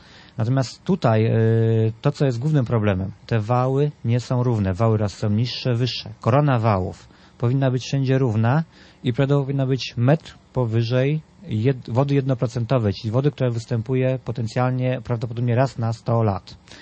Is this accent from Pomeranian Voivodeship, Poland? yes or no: yes; Pomeranian Voivodeship, Poland; moved away as an adult; Ja tutaj żyję 5 lat, a więc krótko jak na mieszkańca i wójta, ale pochodzę z Pomorza, spod Żuław Wiślanych